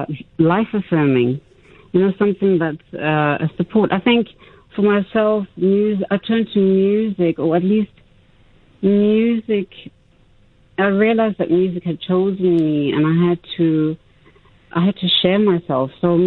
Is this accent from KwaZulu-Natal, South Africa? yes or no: yes; Tongaat, KwaZulu-Natal, South Africa; I grew up in Tongaat, and you know, we grew up next to a sugarcane plantation with lots of trees, mango trees, lychee trees, and then went to school in Durban in the city.